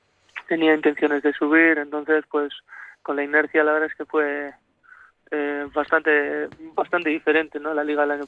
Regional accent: Ondarroa, Basque Country, Spain; Sí, yo soy de Ondarroa, sí.

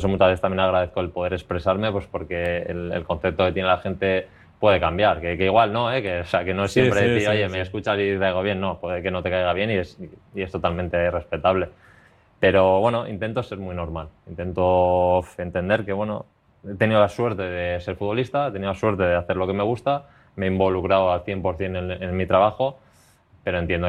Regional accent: Pamplona, Navarre, Spain; siendo como soy de Pamplona, siendo de Osasuna desde pequeño

